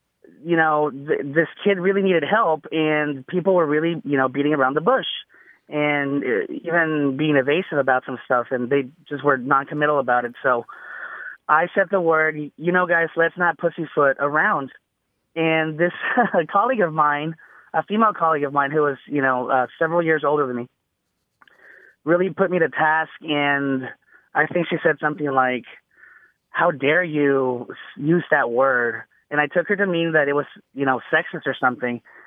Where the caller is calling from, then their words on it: Dallas, Texas, United States; I'm calling from Dallas, Texas.